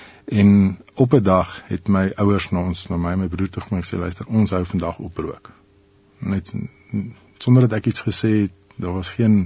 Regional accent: Pretoria, Gauteng, South Africa; Ek het in Pretoria groot geword en ek het nog altyd in Pretoria gebly.

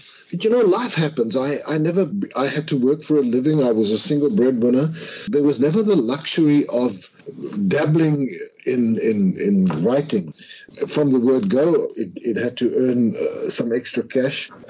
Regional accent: Klerksdorp, North West, South Africa; growing up in Clarksdorp in a blue-collar neighborhood

